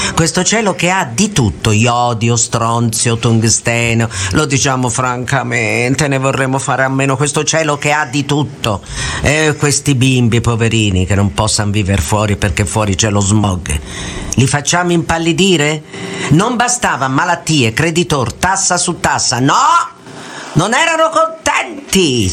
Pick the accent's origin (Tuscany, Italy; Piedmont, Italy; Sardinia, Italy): Tuscany, Italy; Florence; born there; io sono nata in un posto particolare. Io sono nata a Palazzo Pitti a Firenze.